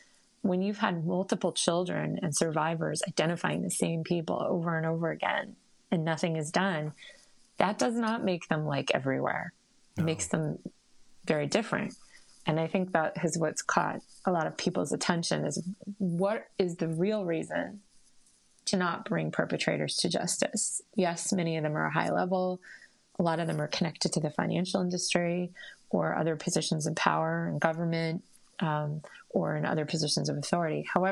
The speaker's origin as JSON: {"language": "English", "country": "United States", "said": "which is, as you know, I'm an American journalist, completely out of the question."}